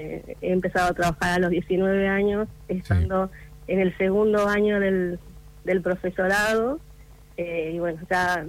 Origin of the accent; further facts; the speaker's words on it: Añatuya, Santiago del Estero, Argentina; Bueno, yo soy de Añatuya, como decía ahí en la nota, de Santiago del Estero, nuestro querido Santiago.